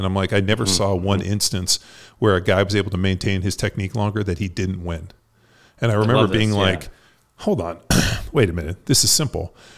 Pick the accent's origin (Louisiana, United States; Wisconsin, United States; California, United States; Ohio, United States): California, United States; and as I'm a rookie in Philadelphia, I'm from California.